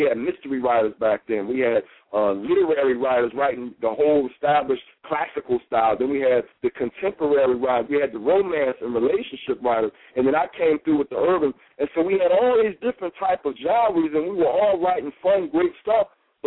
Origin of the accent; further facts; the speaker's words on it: Philadelphia, Pennsylvania, United States; I was a typical boy growing up in Philadelphia.